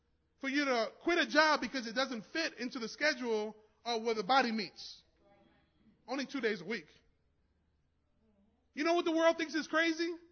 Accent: New York, United States; I said, you know, I'm from New York, so maybe I'll become a Giants fan.

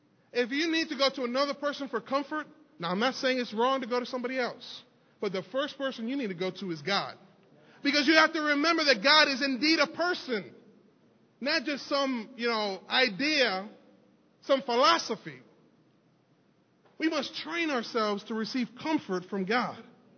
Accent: New York, United States; From my upbringing, and you all know I'm from New York, whatever

